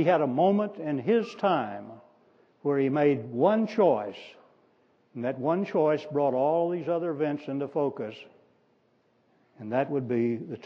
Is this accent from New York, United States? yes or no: no; Arkansas, United States; I grew up in Arkansas, and storms are just a part of life there.